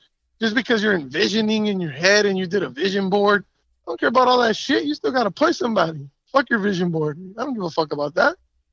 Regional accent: Mexico; He's from Venezuela, I grew up in Mexico

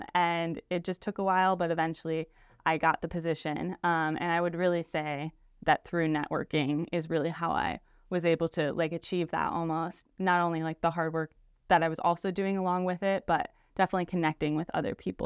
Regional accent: Cleveland, Ohio, United States; also born or lived in Orlando / Orange County; I am originally from Cleveland, Ohio. But I have lived in several different places, so that one of those being Orlando, Florida, Orange County, California, and now I'm back in the Cleveland area

